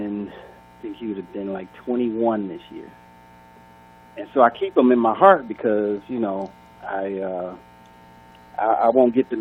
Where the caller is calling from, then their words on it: Detroit, Michigan, United States; I'm in Detroit.